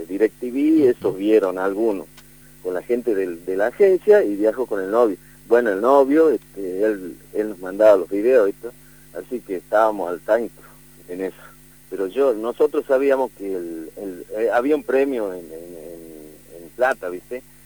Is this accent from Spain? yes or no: no; Campo Santo, Salta, Argentina; Nosotros somos de Camposanto, no de General Güemes, que era cerca, pertenece al departamento General Güemes, Camposanto.